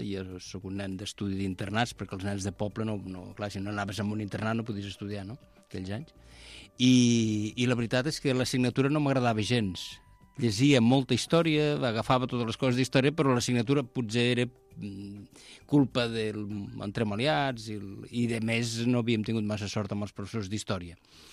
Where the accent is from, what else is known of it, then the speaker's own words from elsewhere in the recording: Miralcamp, Catalonia, Spain; also born or lived in Lleida; És veritat que sóc nascut a Lleida, però jo em sento de Miralcama.